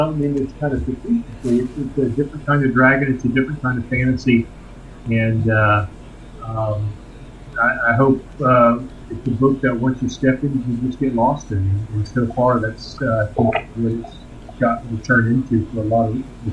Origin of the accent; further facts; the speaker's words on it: United States; I'm American.